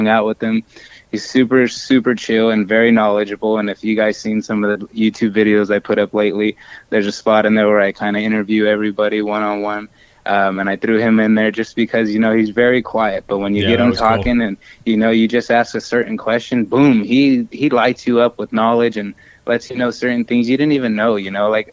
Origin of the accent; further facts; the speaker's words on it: California, United States; I'm coming from California, and I'm going to be the guy from, you know, we're going to be from West Coast, and we're going to be the people with accents, you know.